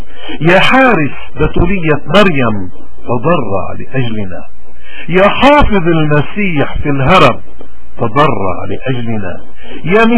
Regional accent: Lebanon; وعندنا بلبنان عندنا عطاء الأرض القداسي

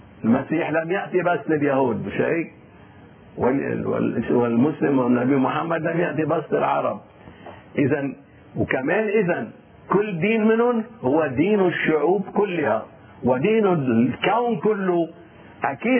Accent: Lebanon; عن نحن كلبنانيين وكمسيحيين.

